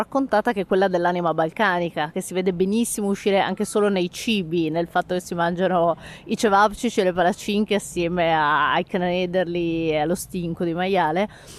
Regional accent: Pordenone, Friuli-Venezia Giulia, Italy; born there; now in Trieste, Italy; io sono nata a Pordenone, che è ragionevolmente vicino, ma non è Trieste, però vivo Trieste a tempi alterni con più o meno continuità da quando ho 18 anni

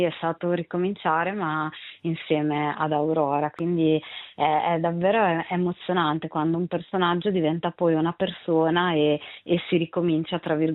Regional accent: Emilia-Romagna, Italy; accent: Emilian; io sono emiliana, credo si senta dall'accento.

